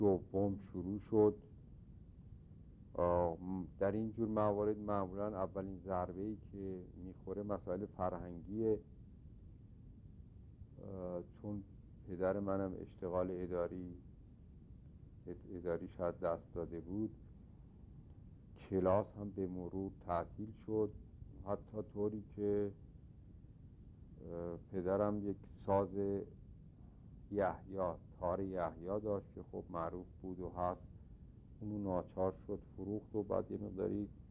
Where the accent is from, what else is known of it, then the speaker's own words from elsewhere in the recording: Tehran, Tehran Province, Iran; born there; من در 7 مهر ماه 1306 در تهران خیابان شاپور متولد شدم